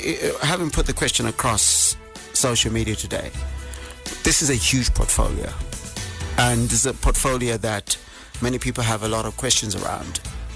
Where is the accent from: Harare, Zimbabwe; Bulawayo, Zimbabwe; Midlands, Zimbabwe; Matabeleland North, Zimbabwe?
Bulawayo, Zimbabwe; 106.7, of course, is my hometown, Bulawayo.